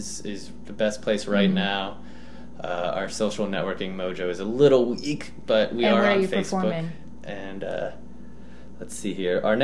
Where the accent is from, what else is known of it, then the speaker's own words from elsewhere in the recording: Florida, United States; It is really the my love, you know, growing up in Florida, I love the ocean. I love being on boats.